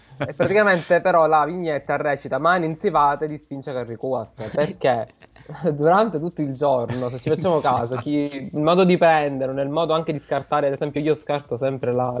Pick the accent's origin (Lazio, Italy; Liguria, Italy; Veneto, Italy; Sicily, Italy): Sicily, Italy; Palermo; a noi che siamo di Palermo città, spostarci dai comuni cambia ben poco